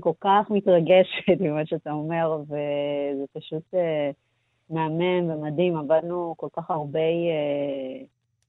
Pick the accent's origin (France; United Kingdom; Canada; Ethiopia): Ethiopia; Hebrew is a second language; now in Israel; אני עליתי לארץ ומאוד ניסיתי להיות ישראלית, ללמוד את השפה ולתרבות ולהבין מה קורה פה, וגם מצאתי את עצמי כזה, מין, יש לי עליי איזושהי חבילה של להיות אתיופית.